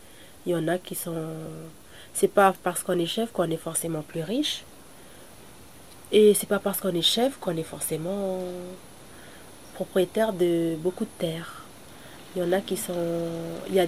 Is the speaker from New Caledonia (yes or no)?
yes; Lifou, Loyalty Islands Province, New Caledonia; Je viens du sud de l'Ifou, d'une tribu qui s'appelle Kében, du clan Géoul … Et mon père est le chef du clan Géoul. Et je suis la seconde d'une fratrie de 9 enfants.